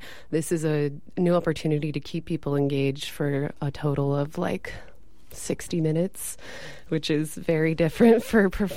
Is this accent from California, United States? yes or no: yes; San Diego, California, United States; now in San Francisco, United States; San Diego.